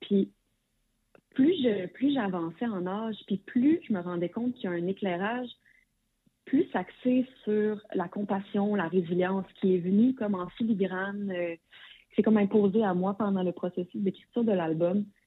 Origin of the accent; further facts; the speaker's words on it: Quebec, Canada; first language French; Je suis québécoise, francophone, le français est ma langue maternelle